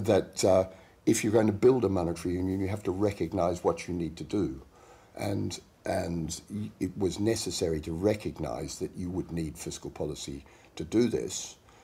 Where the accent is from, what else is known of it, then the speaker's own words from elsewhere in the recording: Australia; I grew up in Australia, which is a successful federal structure